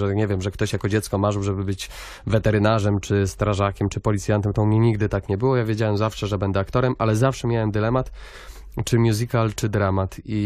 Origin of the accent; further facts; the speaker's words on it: Gdynia, Pomeranian Voivodeship, Poland; W Gdyni, mojej ukochanej, nadmorskim mieście z marzeń. Jestem z Gdyni, pochodzę z Gdyni, urodziłem się w Gdyni, szkołę skończyłem, jak większość w tym zawodzie, baduszkową w Gdyni. Tam się kształciłem, tam stawiałem pierwsze kroki